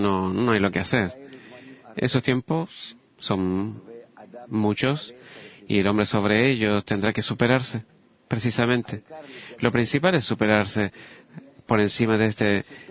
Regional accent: Hamburg, Germany; Yo soy de Hamburgo

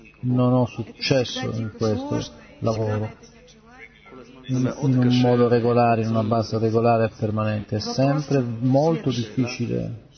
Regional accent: Dallas, Texas, United States; io vengo da Dallas

